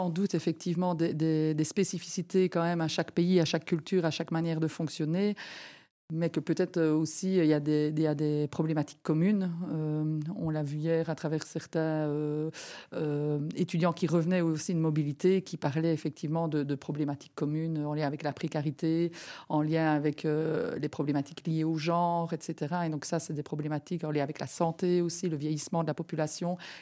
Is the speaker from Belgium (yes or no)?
yes; Malmedy, Wallonia, Belgium; mais moi, personnellement, je viens de Malmedy où on fête le Quarmé